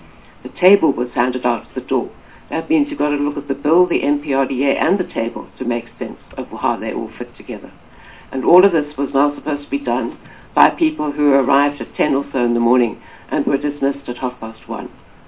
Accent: Gauteng, South Africa; I come from Gauteng

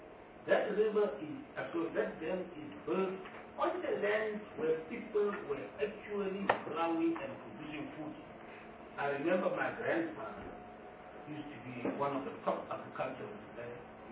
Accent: Northern Cape, South Africa; as I say, I'm from the Northern Cape

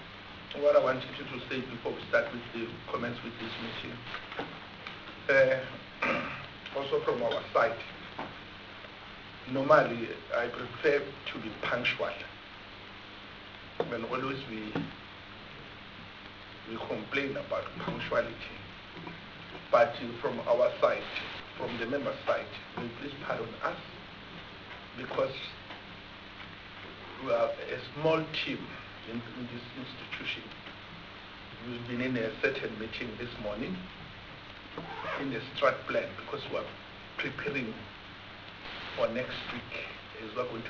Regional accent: Mpumalanga, South Africa; As I indicated, as I've already done from my side, I'm also from Mpumalanga province.

